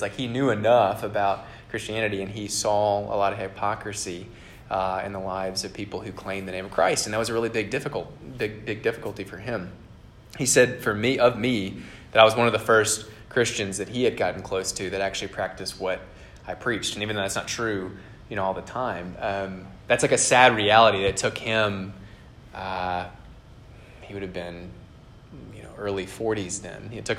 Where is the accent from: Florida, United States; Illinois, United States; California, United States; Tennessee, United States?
Tennessee, United States; Nashville; In Nashville, I'm from Nashville, Tennessee, and I was a part of a ministry called Isaiah 58 a long time ago.